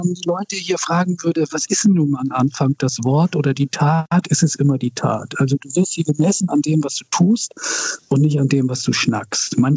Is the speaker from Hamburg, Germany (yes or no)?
yes; Hamburg, Germany; Aber ich bin in Wilhelmsburg aufgewachsen irgendwie, also insofern und arbeite eben auch hier.